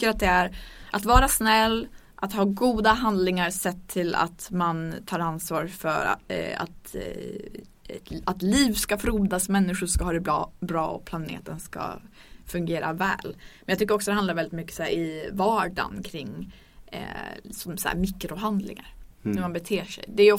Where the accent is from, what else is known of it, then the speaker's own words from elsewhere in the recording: Örnsköldsvik, Västernorrland County, Sweden; Jag kom från Örnsköldsvik.